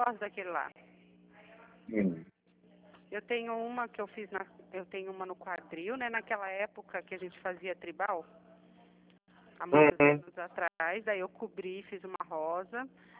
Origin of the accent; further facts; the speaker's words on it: São Paulo, Brazil; Eu sou de São Paulo.